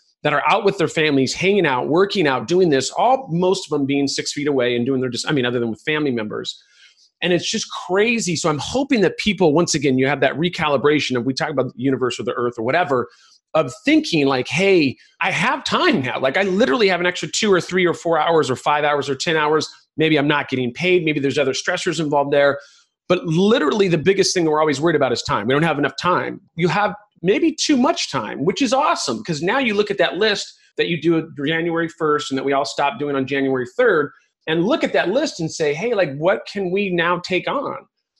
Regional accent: Ireland; I'm Irish and we just don't die easily.

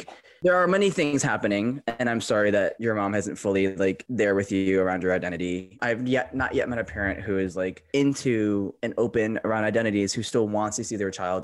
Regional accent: Michigan, United States; Oh, okay, I'm from Michigan, but Iowa's even more.

